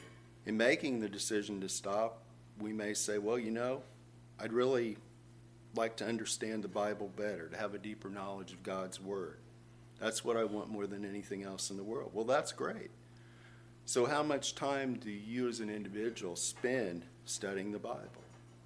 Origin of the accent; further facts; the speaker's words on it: Salem, United States; We used to go in the field next to our house where I grew up in Salem.